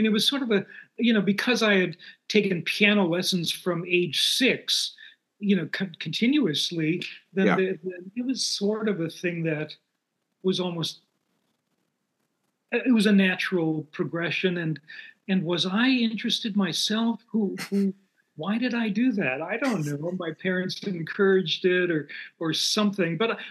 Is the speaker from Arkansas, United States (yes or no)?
no; Sheboygan, Wisconsin, United States; Sheboygan, Wisconsin. A small enough town where in the 60s, you know, I played in rock bands, but also in polka bands.